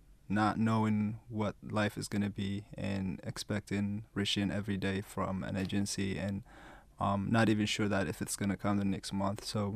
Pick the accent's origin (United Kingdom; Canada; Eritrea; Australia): Eritrea; now in United States; Yes, I'm from Eritrea.